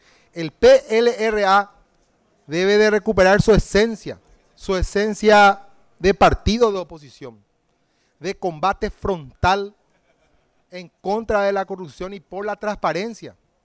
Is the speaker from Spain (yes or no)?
no; Paraguay; nos interpela como opositores, como liberales y como paraguayos.